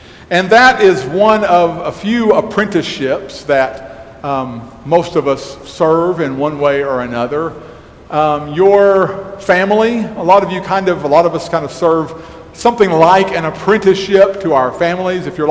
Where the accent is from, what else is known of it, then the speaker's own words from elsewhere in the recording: Texas, United States; But for those of us who were brought up in Texas, maybe from childhood